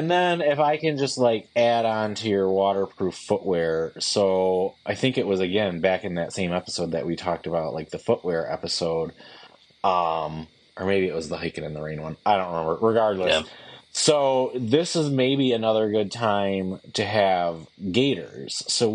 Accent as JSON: {"language": "English", "region": "Midwest", "country": "United States", "said": "like as a Midwesterner, and maybe this is showing like how naive you and I are"}